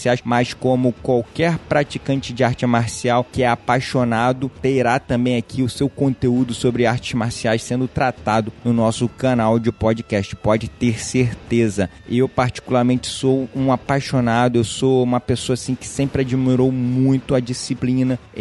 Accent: Rio de Janeiro, Brazil; accent: carioca; Eu não vou prometer que eu vou conseguir tirar esse meu sotaque carioca, porque aquilo, nascido e criado aqui no Rio

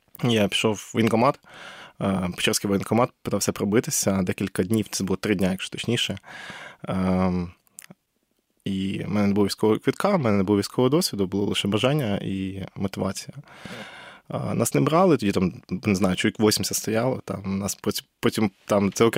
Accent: Vinnytsia, Vinnytsia Oblast, Ukraine; я сам з Вінниці

